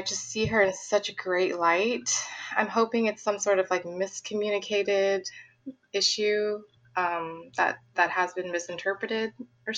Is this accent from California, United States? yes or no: yes; California, United States; I'm from the Bay Area, California